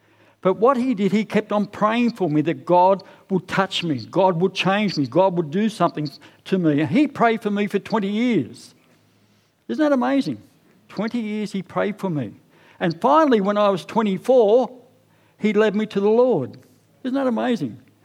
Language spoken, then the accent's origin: English; Sydney, New South Wales, Australia; I grew up in Mount Druitt in Sydney. Anybody know Mount Druitt? Anybody? Yeah, Mount Druitt. That's a rough area.